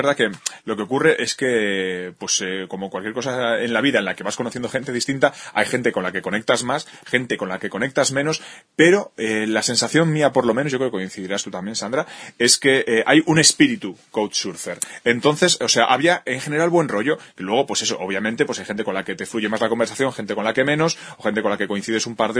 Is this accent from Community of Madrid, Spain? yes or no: no; Basque Country, Spain; somos de Euskadi al Mundo, somos súper de Euskadi